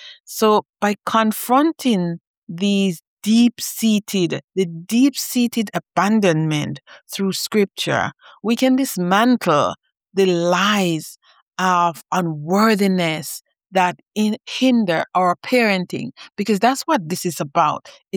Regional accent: Jamaica; she's Jamaican, I'm Jamaican. Jamaica is a small country.

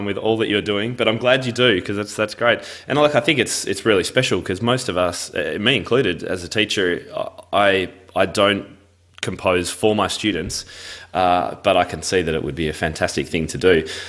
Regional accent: Melbourne, Victoria, Australia; my hometown of Melbourne, actually. We're very similar aged.

